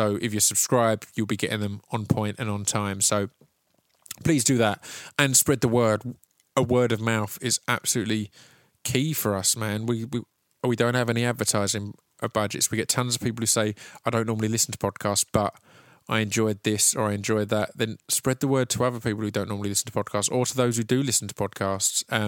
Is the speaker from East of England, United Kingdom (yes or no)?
yes; East of England, United Kingdom; I'm a dude from Essex who's lived in the same town his whole life